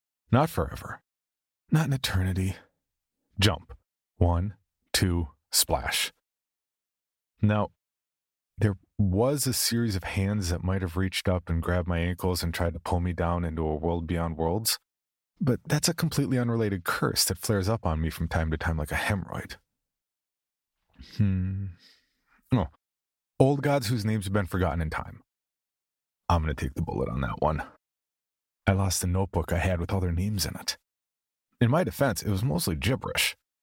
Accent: the South, United States; accent: southern; And don't even come at me about my southern accent.

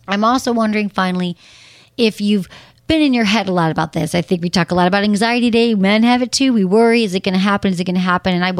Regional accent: Michigan, United States; this is from Lance, 32 in Michigan, my home state.

